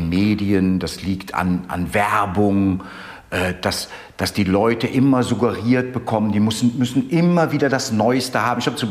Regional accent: Cologne, North Rhine-Westphalia, Germany; weil ich bin ja Kölner, ich wohne ja in Köln.

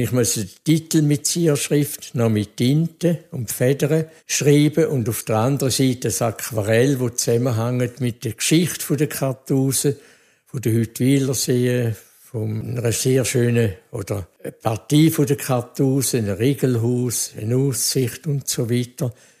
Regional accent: Thurgau, Switzerland; darum sind wir auf Kesswil gekommen, in die Nähe von dem Dorf, wo ich aufgewachsen bin, von Omenshorn.

